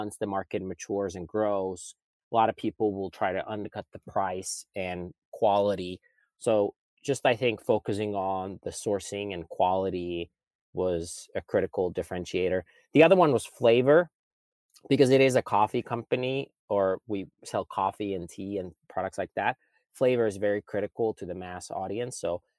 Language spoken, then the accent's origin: English; Finland; now in United States; And I'm originally from Finland